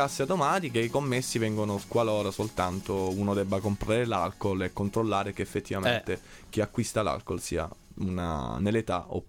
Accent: Apulia, Italy; diciamo che io vengo dal Salento, è un posto meraviglioso

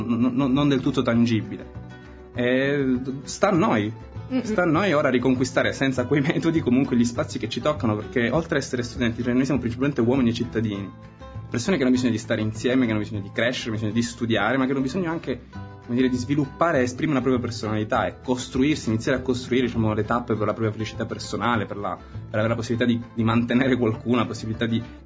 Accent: Sicily, Italy; sì, sono siciliano.

